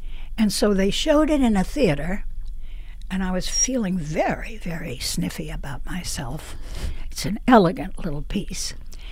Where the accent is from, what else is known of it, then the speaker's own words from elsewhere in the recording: New York City, New York, United States; I'm a New Yorker.